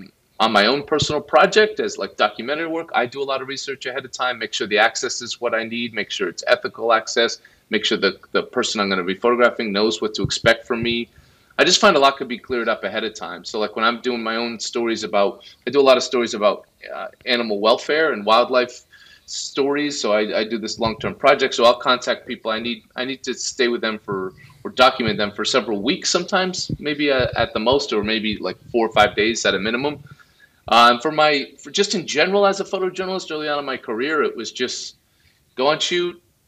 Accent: United States; but the New York Times, as an American and as someone interested in being a photojournalist, that was a big deal for me.

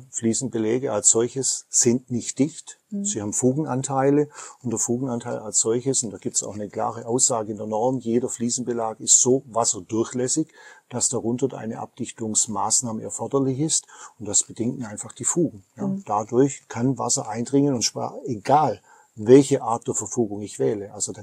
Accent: Baden-Württemberg, Germany; zumindest bei uns im Schwabenland

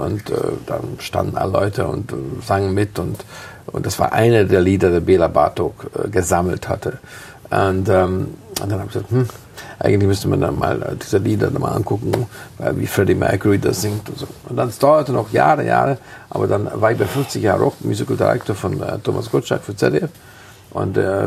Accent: Munich, Bavaria, Germany; In München haben wir noch nie gespielt. Also in meiner Heimatstadt haben wir nie gespielt.

